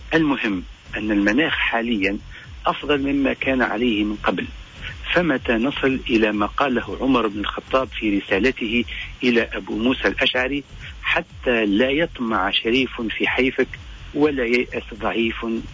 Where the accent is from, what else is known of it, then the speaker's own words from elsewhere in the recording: Tunisia; أشعرتنا كتونسيين بأن بلادنا تتغير